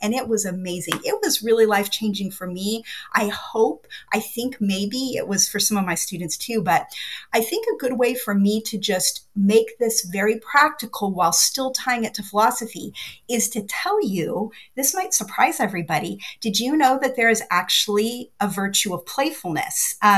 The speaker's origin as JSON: {"language": "English", "region": "Oregon", "country": "United States", "tie": "born or raised there", "said": "And I knew that it was like what I felt when I was a child, growing up in Oregon."}